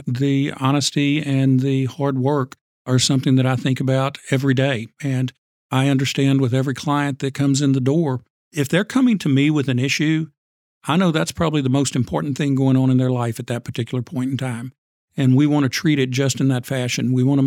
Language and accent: English; Gonzales, Texas, United States; Well, I grew up in Gonzales, Texas on a ranch. My family was cattle ranchers as a kid.